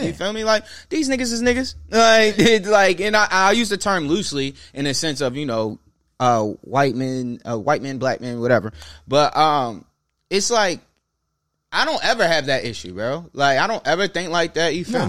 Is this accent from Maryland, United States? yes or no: yes; Baltimore, Maryland, United States; you're always gonna be Weebe because I'm from Baltimore.